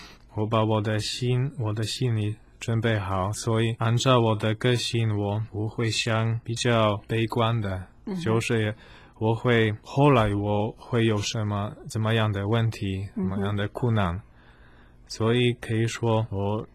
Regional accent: Poland; first language Polish; Chinese is a second language; 因为我们波兰话都没有声调，

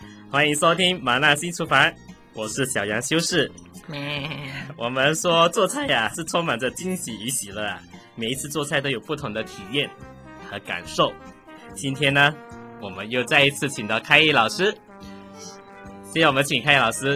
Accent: Malaysia; 大家都知道我是马来西亚人哈

